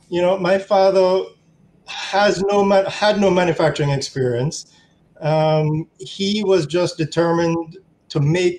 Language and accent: English; Jamaica; mother, who is a Jamaican, and the rest is history.